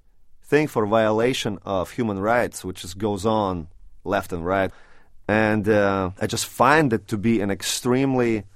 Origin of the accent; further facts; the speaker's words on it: Ukraine; when I was growing up in Ukraine, I was surrounded by characters like that.